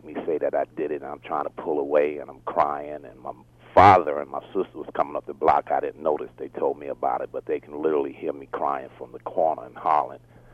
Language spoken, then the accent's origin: English; New York City, New York, United States; Well, I grew up in Harlem, New York, New York City